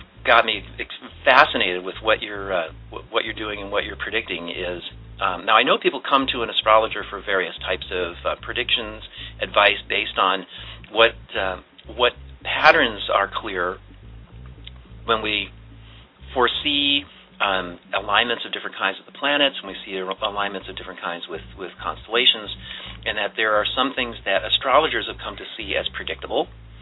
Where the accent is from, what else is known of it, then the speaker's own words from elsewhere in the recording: New York, United States; now in California, United States; which is the same year that I came to California from Western New York.